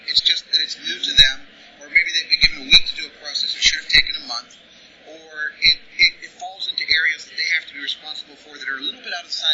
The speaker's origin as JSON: {"language": "English", "region": "Texas", "country": "United States", "said": "I do a lot of work with them because I'm from Texas."}